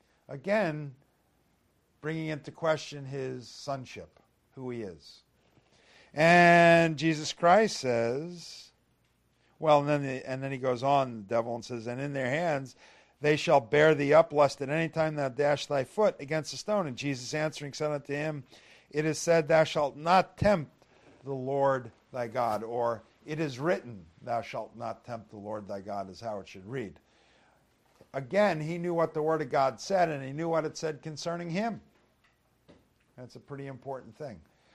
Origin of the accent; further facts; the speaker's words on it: Brooklyn, New York, United States; born there; I have a birth certificate that says I was born in Brooklyn, New York.